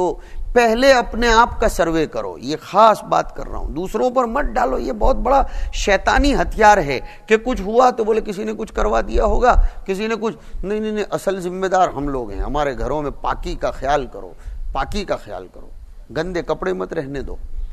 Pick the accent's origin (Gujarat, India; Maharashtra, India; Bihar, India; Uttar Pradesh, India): Gujarat, India; Vadodara; मैं बड़ौदा था मेरे वतन में